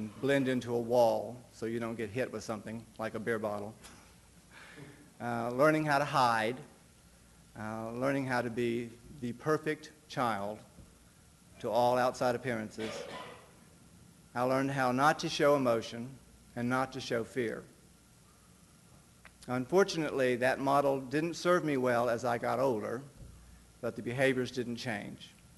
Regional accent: Texas, United States; I grew up in Texas, in a small community, mostly ranching.

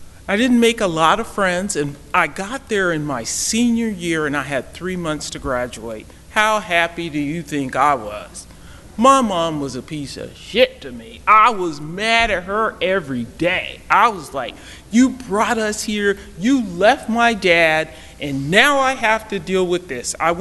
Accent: Oakland, California, United States; I'm from California, by the way. Oakland, California.

